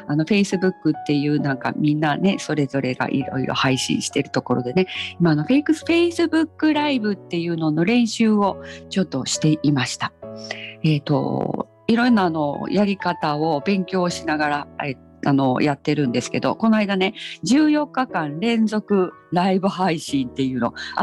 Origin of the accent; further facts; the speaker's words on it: Osaka, Japan; accent: Osaka dialect; 大阪弁でちゃんと喋り出したら落ち着くんですよ